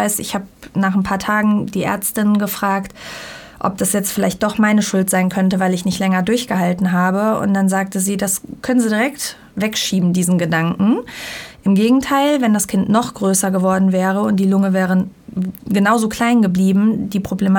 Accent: Bonn, North Rhine-Westphalia, Germany; Wir kommen aus Bonn.

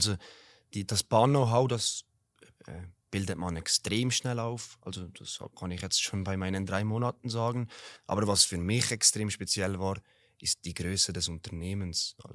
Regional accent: Valais, Switzerland; für mich als Walliser ist das so oder so eine, ja, eine andere Hausnummer sozusagen.

